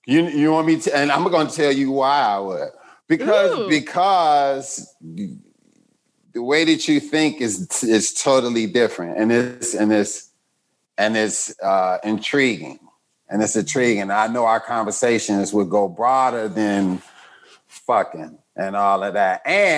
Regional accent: Chicago, Illinois, United States; Chicago, Southside.

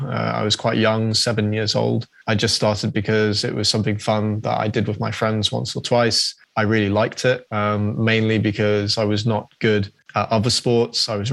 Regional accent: London, United Kingdom; I was born in London and lived in the UK pretty much my whole life. But it's coming from my mum and my dad. So my mum is South Korean and my dad is Scottish. And they met in London, and that's why we're living there now.

